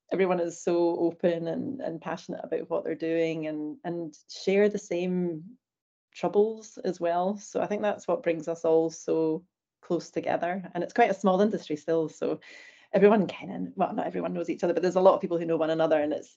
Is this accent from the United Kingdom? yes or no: yes; Glasgow, Scotland, United Kingdom; We realise we're both from Glasgow, so we've got a lot in common.